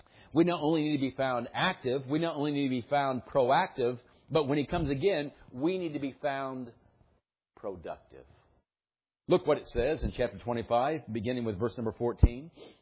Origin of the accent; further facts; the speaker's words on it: United States; But we Americans, we don't like that. We like our space.